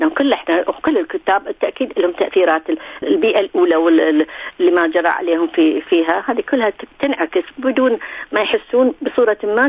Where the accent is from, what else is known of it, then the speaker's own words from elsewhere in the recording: Basra, Basra Governorate, Iraq; also born or lived in Zubair; وانا الحقيقة بس الابتدائية قضيتها بالزبير، بعد الابتدائية رحنا للبصرة، امي انا من البصرة ابوي من الزبير، فمن رحنا للبصرة طبعا اخذت بس ظلمت الكلمات الزبيرية